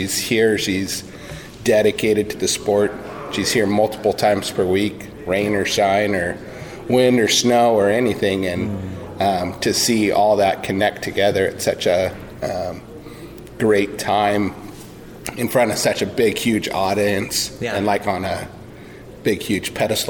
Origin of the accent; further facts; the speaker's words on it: Canby, Oregon, United States; I grew up in Canby and went to the Canby High School, graduated in 96